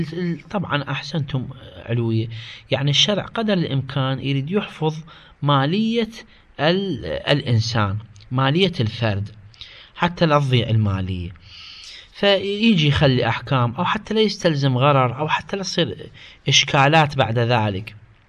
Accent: Karbala, Karbala Governorate, Iraq; في بعض الاسواق عندنا في كربلاء يباع

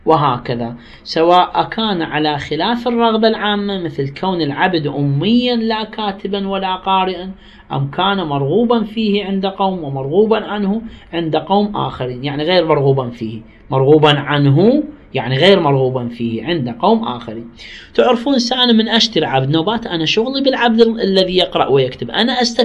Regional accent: Iraq; هسه احنا عندنا في العراق القماش الأخضر

